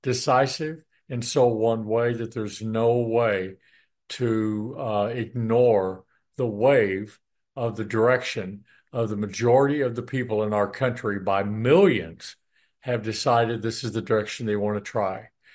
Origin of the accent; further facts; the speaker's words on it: United States; That's one of the awesome things about being an American, is we get to vote and we get to help decide the future of our country.